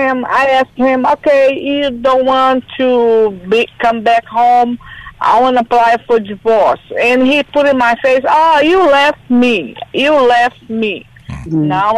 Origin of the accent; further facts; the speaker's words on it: Brazil; first language Portuguese; English is a second language; I'm sorry, my English. I'm from Brazil. My English is a little crazy, but I can speak.